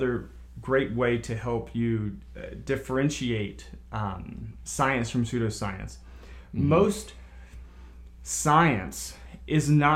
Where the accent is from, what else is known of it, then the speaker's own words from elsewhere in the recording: the South, United States; I'm from the South, and have a lot of family members.